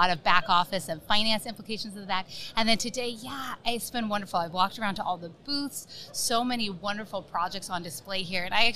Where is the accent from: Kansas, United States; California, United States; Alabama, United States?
California, United States; San Francisco; now in -; I am from San Francisco, California, so I flew in a little bit early